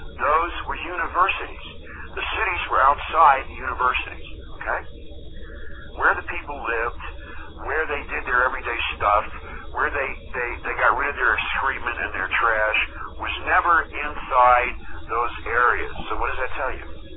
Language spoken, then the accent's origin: English; New York, United States; I was raised in the North Shore of Long Island as a small child in upstate New York, okay? So coming from New York, I always ask bold questions.